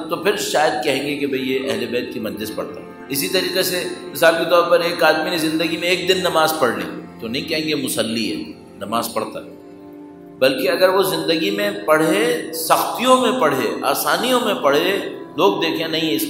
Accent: Karachi, Sindh, Pakistan; ہم تو کراچی والے ہیں، دھماکے بھی ہوتے ہیں، فائرنگ بھی ہوتی ہے، بندے بھی مرتے ہیں

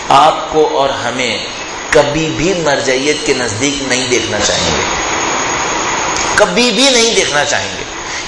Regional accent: Karachi, Sindh, Pakistan; also born or lived in Iran; میں چونکہ کراچی کا رہنے والا ہوں لہذا کراچی کو اچھی طرح جانتا ہوں، اچھی طرح پہچانتا ہوں. 13 سال ہو گئے مجھے ایران سے واپس آ کر کراچی میں کام کرتے ہوئے.

